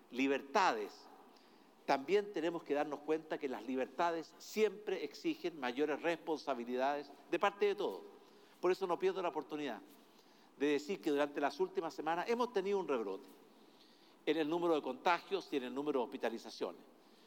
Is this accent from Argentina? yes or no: no; Chile; somos todos los chilenos